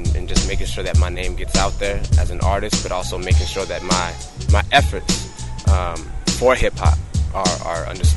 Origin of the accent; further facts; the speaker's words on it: California, United States; now in San Jose, United States; Originally, I come from Southern California, Central Coast area, Lompoc, Lancaster. Moved up to San Jose back in 2000.